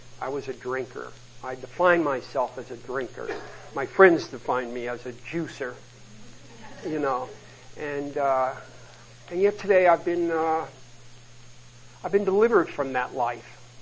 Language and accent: English; New York, United States; Although I come from New York, a dark, dank place